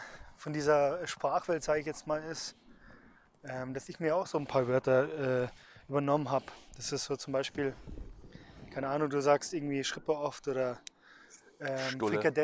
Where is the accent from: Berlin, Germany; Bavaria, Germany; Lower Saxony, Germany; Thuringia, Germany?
Bavaria, Germany; Munich; Ich als Münchner, ich bin ja auch kein richtiger Bayer, sondern Münchner. Und der Münchner, der redet Hochdeutsch. Und ich bin aber trotzdem froh, dass mir meine Eltern Hochdeutsch beigebracht haben.